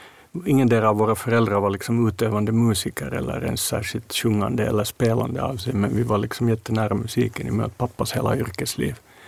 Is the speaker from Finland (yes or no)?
yes; Finland; För det har vi märkt både hemma i Finland ett par gånger